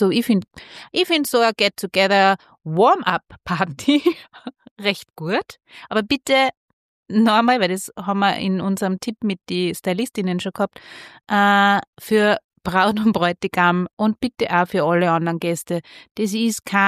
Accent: Hallein, Salzburg, Austria; Jugendfreundinnen aus Hallein, wo ich her bin

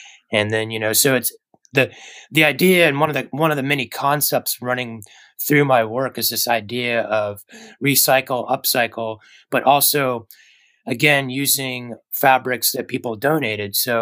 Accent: Georgia, United States; now in San Francisco, United States; we have bugs obviously, but it's not as bad as where I grew up in Georgia. Like we have the bug problems a little bit more prevalent in Georgia

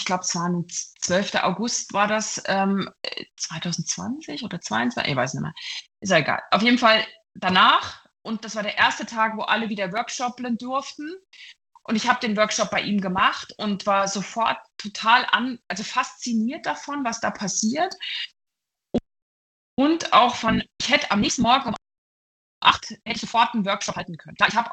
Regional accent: East Germany, Germany; Durch meine Kindheit in der DDR.

